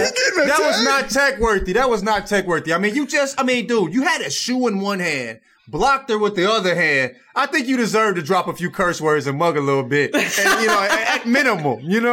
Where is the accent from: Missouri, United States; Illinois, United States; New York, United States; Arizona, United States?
Missouri, United States; St. Louis; I'm from St. Louis.